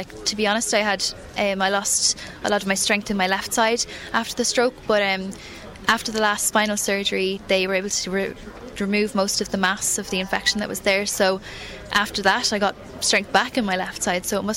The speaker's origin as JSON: {"language": "English", "town": "Mullingar", "region": "Leinster", "country": "Ireland", "tie": "born or raised there", "said": "I was brought up by police escort ambulance from my hometown in Mullingar"}